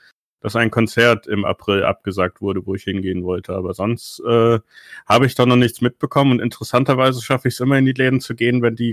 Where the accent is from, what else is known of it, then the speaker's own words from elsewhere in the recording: Bonn, North Rhine-Westphalia, Germany; ich komme aus Bonn und der erste Fall in Bonn war ein Stadtteil weiter, quasi der Nachbarstadtteil.